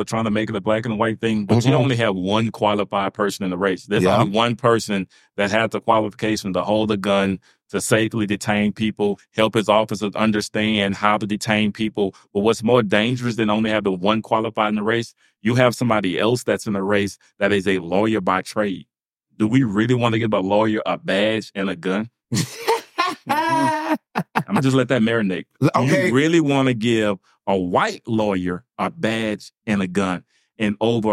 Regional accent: New Orleans, Louisiana, United States; I'm from New Orleans.

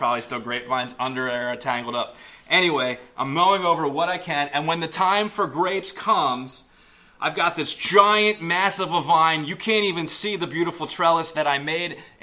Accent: United States; Now, we're Americans. We love being Americans. America is awesome, and I'm grateful that I'm American.

